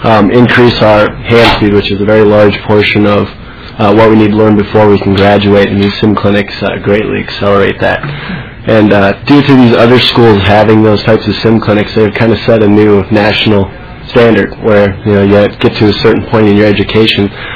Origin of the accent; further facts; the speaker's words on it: Stillwater, Minnesota, United States; I'm from Stillwater, Minnesota.